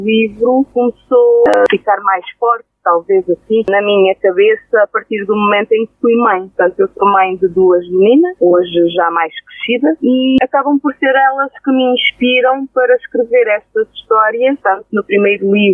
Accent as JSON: {"language": "Portuguese", "town": "Vergadinha", "country": "Portugal", "tie": "born or raised there", "said": "Eu sou natural de Corujo, de uma aldeia pequena que é Vergadinha, e desde pequena eu gosto muito de ler."}